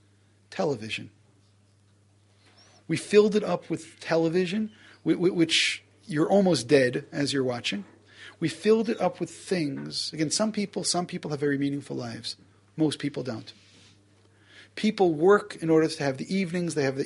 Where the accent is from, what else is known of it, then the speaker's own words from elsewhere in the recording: Brooklyn, New York, United States; I mean, growing up in Brooklyn, you know, you have some of these big, big buildings in New York.